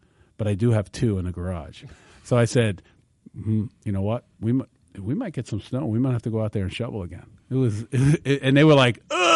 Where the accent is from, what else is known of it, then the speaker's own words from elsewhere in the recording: New York, United States; I grew up in New York, so and we didn't have a garage